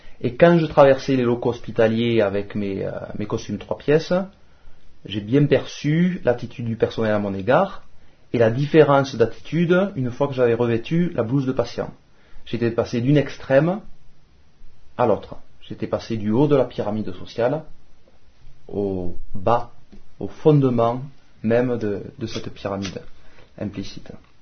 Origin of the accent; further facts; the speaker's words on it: France; je suis français. Et donc, consciemment ou inconsciemment, j'étais élevé dans cette croyance dans la compétence des élites et des experts